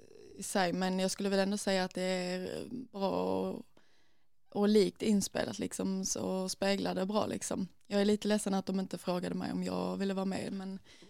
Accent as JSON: {"language": "Swedish", "town": "Malmö", "region": "Skåne", "country": "Sweden", "tie": "born or raised there", "said": "Jag är från Malmö och är uppväxt där också. Det kan man säga ett ställe som heter Toftanäs Riseberg, alltså lite i östra Malmö kan man väl säga."}